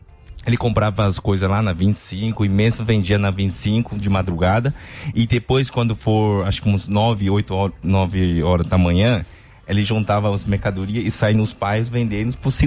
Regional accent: Putian, Fujian, China; Portuguese is a second language; Eu sou de sul da China, é perto do Taiwan. Entendeu? Uma cidade chamada Putin.

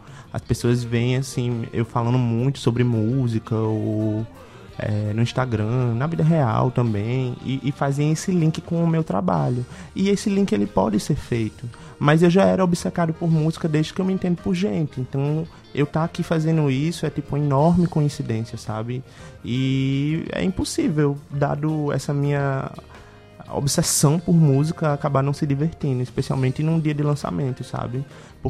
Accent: Natal, Rio Grande do Norte, Brazil; lá da minha cidade, Natal

